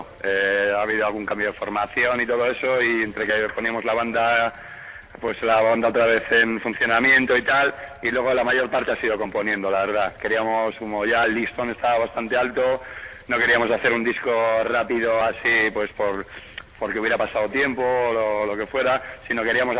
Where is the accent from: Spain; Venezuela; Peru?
Spain; Castro Urdiales, Cantabria; Yo soy de Castro, de allí un pueblecito de Cantabria que está al lado